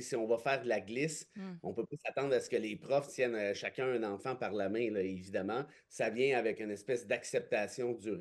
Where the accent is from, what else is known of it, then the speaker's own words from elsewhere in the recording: Mont-Laurier, Quebec, Canada; Moi, je viens de Mont-Laurier.